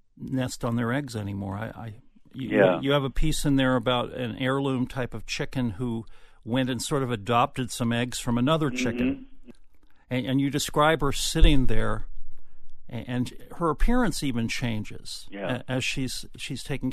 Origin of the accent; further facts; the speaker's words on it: Des Moines, Iowa, United States; I grew up in Des Moines, and one time when we were in high school, we looked at the map, and we decided we wanted to go out on a spring day like today and drive to one of these remnants of native prairie.